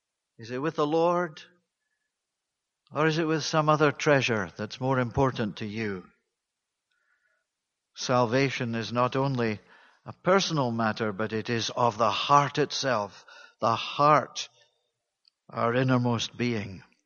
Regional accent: Scotland, United Kingdom; as it was in the circles in which I was brought up back in Bonnie, Scotland, in churches with no gospel at all

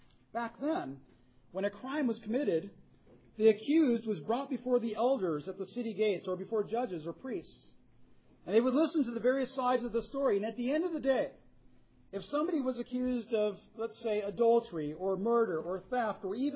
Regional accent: California, United States; I believe the punishment back in my home state of California is 2 to 4 years.

